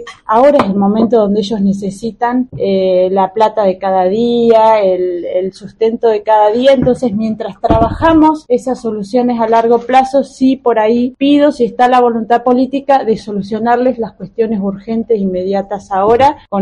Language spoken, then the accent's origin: Spanish; Esquel, Chubut, Argentina; somos todos vecinos, somos todas personas de Esquel.